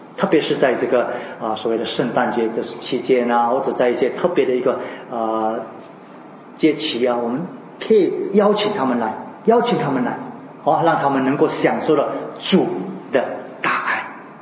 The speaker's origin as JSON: {"language": "Chinese", "country": "China", "said": "你问我们中国人，我们中国人是绝对不会这样子做的"}